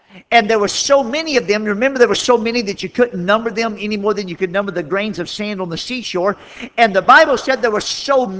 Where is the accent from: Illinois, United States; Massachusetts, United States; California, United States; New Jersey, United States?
Illinois, United States; Chicago; You know, I came all the way from Chicago out west